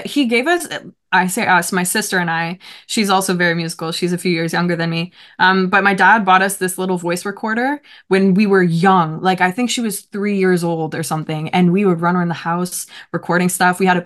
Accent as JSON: {"language": "English", "town": "Toronto", "region": "Ontario", "country": "Canada", "said": "I am a musician from Toronto, currently playing some rock and roll music."}